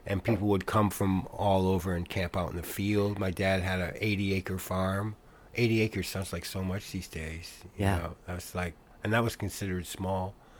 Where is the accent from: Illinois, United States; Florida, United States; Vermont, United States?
Vermont, United States; Cabot; now in Austin, United States; is the biggest city in Vermont, 40,000 maybe. And from there, I moved to Austin.